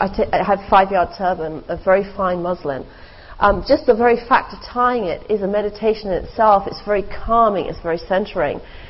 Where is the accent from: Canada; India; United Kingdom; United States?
United Kingdom; England; I am quintessentially English. I was born here. I have very English way of being